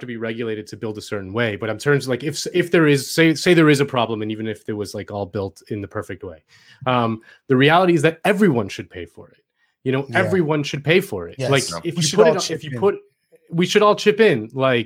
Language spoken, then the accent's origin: English; Miami, Florida, United States; I'm from Miami, also, just in case anyone didn't know, listening at home. I went back home a few weeks ago